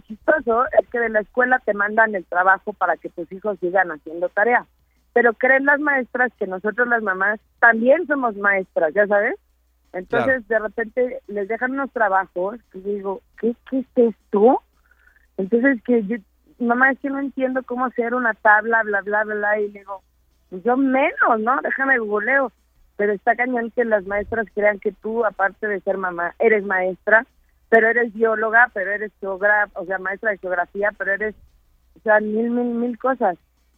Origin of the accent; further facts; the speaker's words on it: Mexico; la responsabilidad social como mexicano, ¿no?